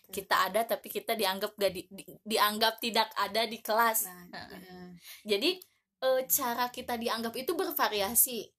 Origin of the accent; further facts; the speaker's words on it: Tasikmalaya, West Java, Indonesia; Jadi kita orang Tasik sudah tidak kekurangan lagi universitas.